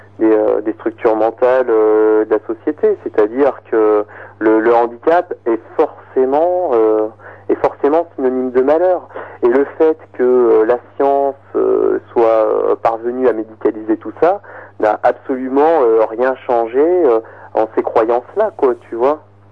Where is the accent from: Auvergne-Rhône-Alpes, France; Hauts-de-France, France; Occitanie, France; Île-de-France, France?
Auvergne-Rhône-Alpes, France; moi je suis auvergnat, hein, j'ai été hospitalisé à Paris